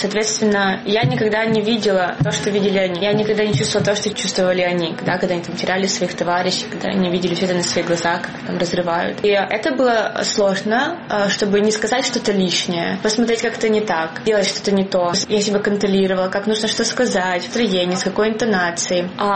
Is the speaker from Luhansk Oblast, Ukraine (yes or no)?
yes; Luhansk, Luhansk Oblast, Ukraine; то, что я из Луганска, пришла в госпиталь к военным.